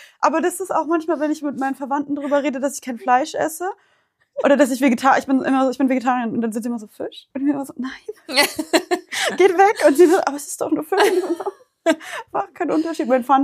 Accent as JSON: {"language": "German", "region": "Bavaria", "country": "Germany", "said": "Ich komme aus Bayern."}